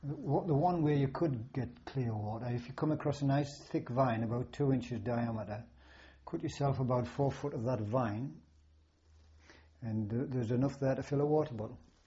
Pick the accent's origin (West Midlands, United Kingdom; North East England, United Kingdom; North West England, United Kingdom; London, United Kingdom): North East England, United Kingdom; I'd been promised a job in the northeast, my hometown, with the 15 Army Youth Team.